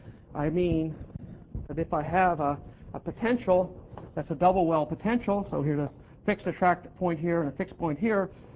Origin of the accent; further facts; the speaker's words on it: Nova Scotia, Canada; I have a long-time connection to Toronto. I'm from Nova Scotia